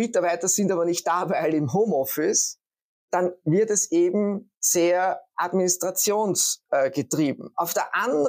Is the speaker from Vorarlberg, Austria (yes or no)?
no; Vienna, Austria; moved away as an adult; now in Germany; bin Österreicher, Wiener